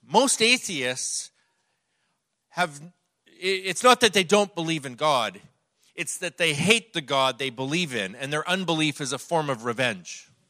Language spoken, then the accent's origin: English; Canada; now in near Vancouver, Canada; I'm here from Canada. If I sound like I'm from Minnesota, it's just like 12 miles north of there. Now I live out near Vancouver, BC, but I live 2 miles from the Washington state border.